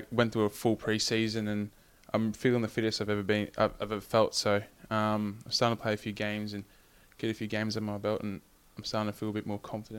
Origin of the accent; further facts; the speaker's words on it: Griffith, New South Wales, Australia; Yeah, I was born in Griffith.